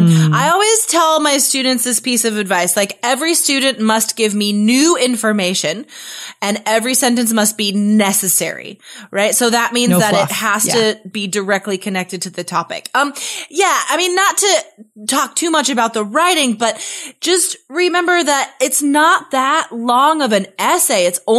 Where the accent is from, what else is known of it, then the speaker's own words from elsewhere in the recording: Carson City, Nevada, United States; moved away as an adult; also born or lived in Spain; My hometown, I'm from Carson City, Nevada, and it's, you know, it's not the super most awesome town.